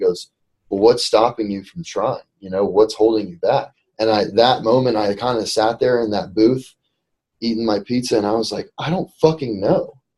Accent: East Coast, United States; I don't know anybody on the West Coast because I grew up on the East Coast.

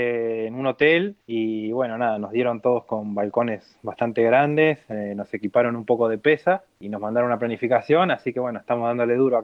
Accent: Mar del Plata, Buenos Aires Province, Argentina; born there; ya a los 21 me vine para Mar del Plata, que es donde realmente yo nací, pero bueno, tengo mitad y mitad de familia en cada lado.

